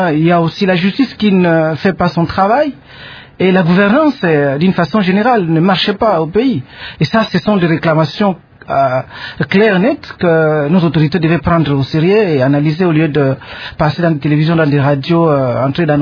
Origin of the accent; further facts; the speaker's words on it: DR Congo; Nous, en tant que Congolais, nous demandons qu'il y ait une justice qui soit établie dans le pays et qui juge les citoyens congolais.